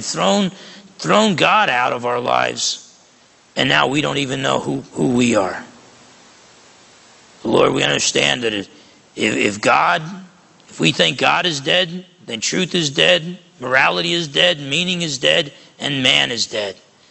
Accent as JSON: {"language": "English", "region": "New Jersey", "country": "United States", "said": "I'm from New Jersey, so it's half empty and leaking."}